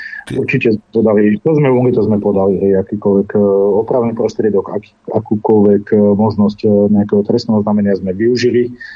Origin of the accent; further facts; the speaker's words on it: Detva, Banská Bystrica Region, Slovakia; keďže ja som z Detvy